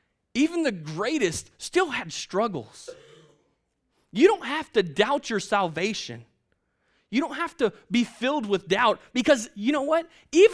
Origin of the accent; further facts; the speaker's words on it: Hurst, Texas, United States; I grew up in Hearst, Texas, right, until I was in the fifth grade.